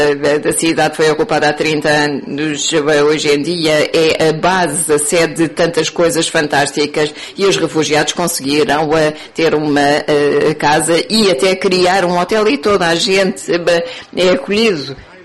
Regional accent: Poland; Portuguese is a second language; Eu venho do norte da Polónia

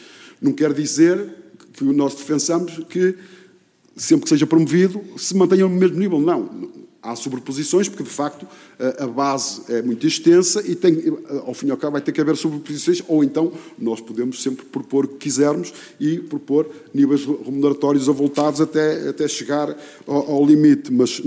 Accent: Porto, Portugal; Eu sou um felizado porque sou da zona do Porto

